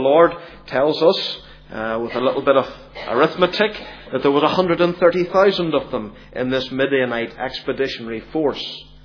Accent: Belfast, Northern Ireland, United Kingdom; because I'm from Belfast.

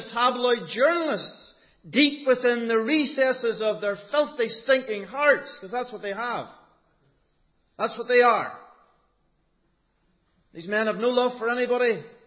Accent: Northern Ireland, United Kingdom; as a Northern Irish man

